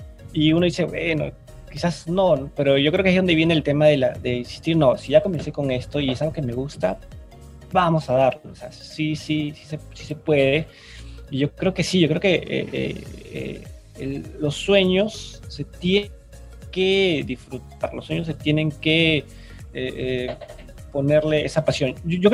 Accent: Peru; Me dice, ¿de qué parte eres? Ah, soy de Perú, ¿no?

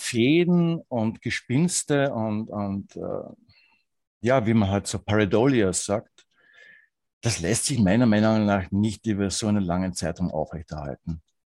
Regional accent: Austria; Vorweg, ich bin Österreicher, also wenn mein Dialekt nochmal vielleicht nicht rüberkommt, bitte anfragen.

